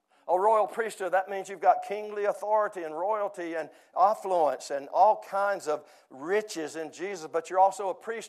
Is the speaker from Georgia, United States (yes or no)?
yes; Georgia, United States; Not like when I was growing up in South Georgia.